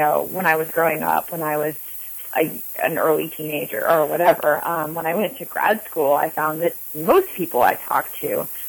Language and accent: English; New Jersey, United States; I grew up in New Jersey.